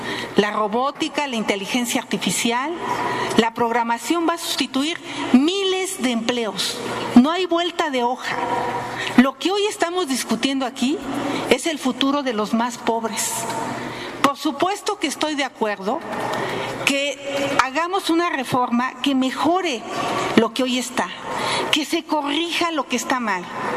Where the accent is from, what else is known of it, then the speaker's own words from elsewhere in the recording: Tepatepec, Hidalgo, Mexico; Yo crecí en Tepatepec, Hidalgo, donde está la escuela normal rural del MESH.